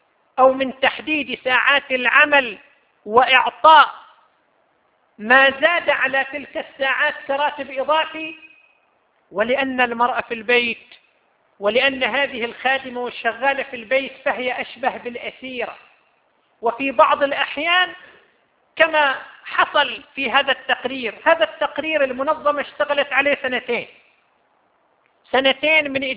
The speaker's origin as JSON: {"language": "Arabic", "country": "Saudi Arabia", "said": "1.5 مليون شغالة عندنا في المملكة العربية السعودية من عاملات المنازل"}